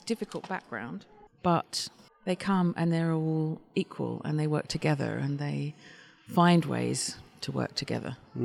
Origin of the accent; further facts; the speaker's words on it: London, United Kingdom; I grew up in London.